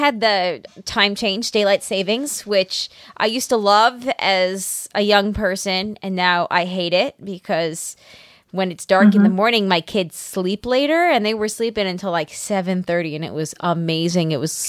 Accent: New York, United States; accent: New York; And with my New York accent, you wouldn't be able to tell the difference.

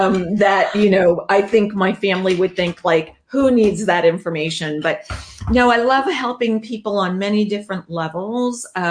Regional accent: New York, United States; Remember, I'm a New Yorker.

